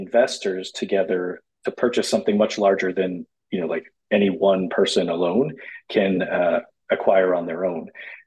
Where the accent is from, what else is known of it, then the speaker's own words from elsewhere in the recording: Massachusetts, United States; now in Los Angeles, United States; So I grew up in Massachusetts. I did not want to work outside in the cold for the rest of my life